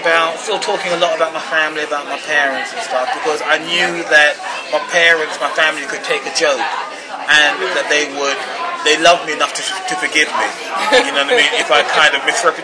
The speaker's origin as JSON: {"language": "English", "region": "England", "country": "United Kingdom", "tie": "born or raised there", "said": "I could talk about a different aspect of English life growing up in England"}